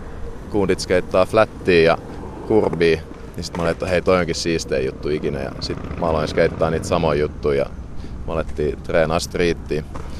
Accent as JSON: {"language": "Finnish", "town": "Vantaa", "region": "Uusimaa", "country": "Finland", "tie": "born or raised there", "said": "Me muutettiin ala-asteella, kun mä olin tokan luokalla, niin tänne Martinlaaksoon."}